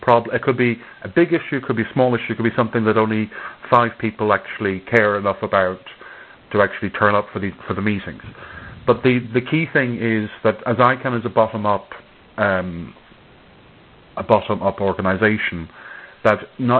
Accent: Ireland; Remember, I am Irish.

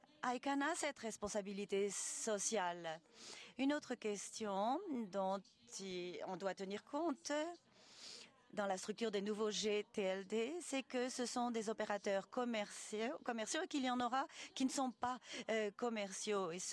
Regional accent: Belgium; je viens de Belgique

